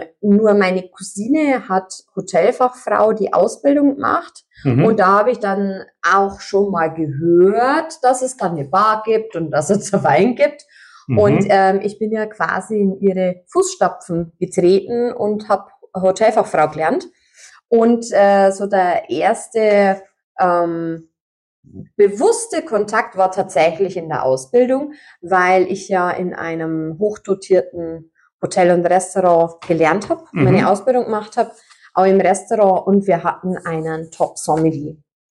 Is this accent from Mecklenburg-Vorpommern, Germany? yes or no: no; Bavaria, Germany; accent: Upper Palatinate; Also ich komme ja aus der Oberpfalz, wenn man unschwer hört, gell?